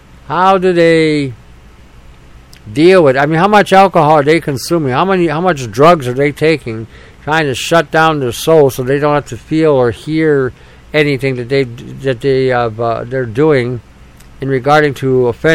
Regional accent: Canada; I am Canadian.

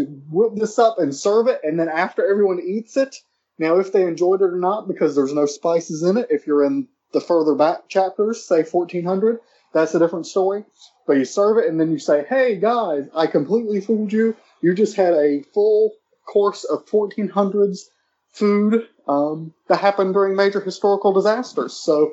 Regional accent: Waxhaw, North Carolina, United States; that one ghost tour in my hometown of Waxhaw, North Carolina, grew to 50 all over North and South Carolina.

